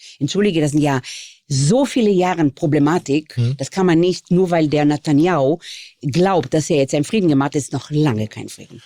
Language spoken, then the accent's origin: German; Israel; Ich bin ja wirklich in Israel mit Sandhügel aufgewachsen.